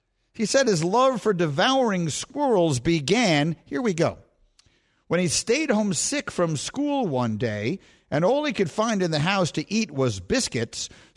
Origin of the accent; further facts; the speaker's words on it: New York City, New York, United States; I grew up on Bleecker Street in LaGuardia Place. If I walked out the front door of my apartment and I would walk to school, this is a true story. I lived 29 blocks from where I went to high school.